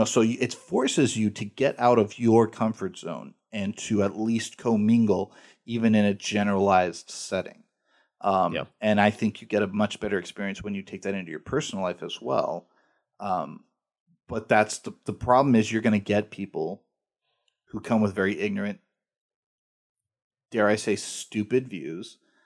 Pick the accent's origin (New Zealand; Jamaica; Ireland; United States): United States; I have to be very careful around the Palestinians because I'm an American and we have oppressed their people and supported Israel